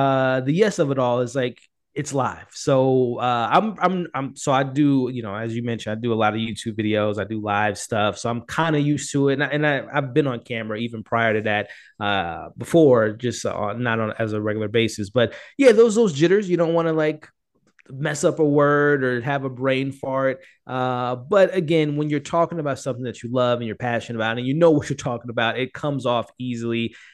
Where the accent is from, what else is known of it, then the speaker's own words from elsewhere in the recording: Chicago, Illinois, United States; moved away as an adult; now in St. Louis, United States; So I moved here in 2015 for work, and 8 years later, I'm still here. So I'm from Chicago, born and raised in Chicago.